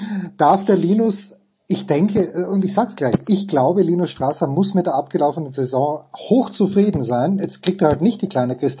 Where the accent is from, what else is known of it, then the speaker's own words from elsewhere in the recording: Austria; Jetzt sage ich als Österreicher